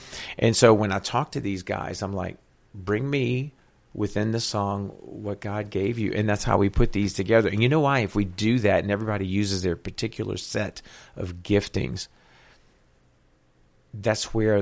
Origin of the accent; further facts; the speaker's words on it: New Orleans, Louisiana, United States; I grew up in New Orleans. I had a secular rock band in New Orleans.